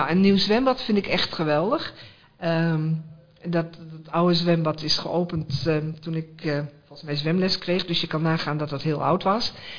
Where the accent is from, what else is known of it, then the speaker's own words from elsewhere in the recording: Almelo, Overijssel, Netherlands; Ik ben Almeloos, ik ben in Almelo geboren en Almelo is echt wel mijn stad.